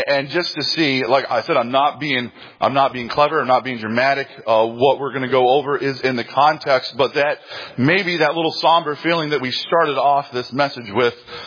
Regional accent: Kansas, United States; Hey, I'm from Kansas. I'm allowed to do that.

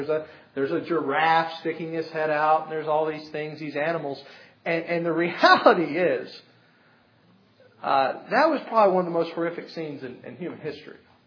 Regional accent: Florida, United States; And that's okay. We're from Florida. We're used to it.

